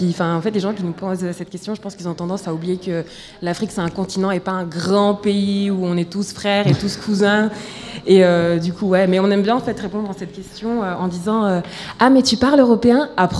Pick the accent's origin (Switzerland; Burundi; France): Switzerland; quand je dis je suis suisse, c'est peut-être que j'ai pas envie de rentrer en matière, et du coup, je suis suisse